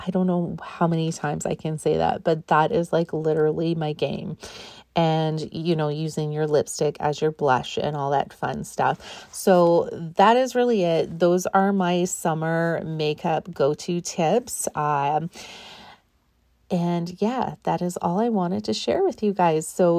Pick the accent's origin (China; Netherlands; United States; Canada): Canada; And obviously I'm Canadian, the amount of times that I've been saying sorry.